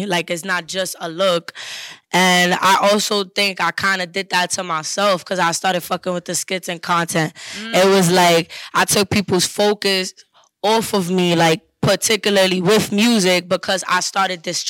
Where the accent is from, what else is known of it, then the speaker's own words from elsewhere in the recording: Bronx, New York, United States; It definitely wasn't easy growing up in the Bronx, but I wouldn't be who I am if I didn't come up and from the Bronx, you know.